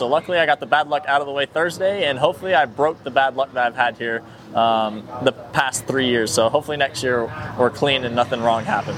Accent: Placerville, California, United States; And even being my hometown, I love favoring Hangtown, but yeah, it was not good this year.

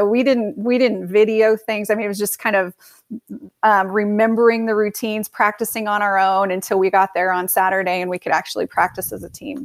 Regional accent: Fresno, California, United States; now in Denver, United States; You know, growing up in Fresno, it's a great city to grow up in, but that's kind of all I knew.

